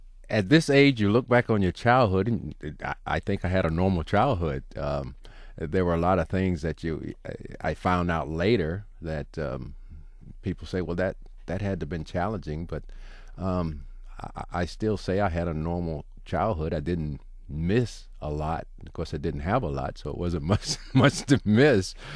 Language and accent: English; the South, United States; Growing up in the South, it was doing the sit-ins, you know, the sit-in situation, and I was a part of that.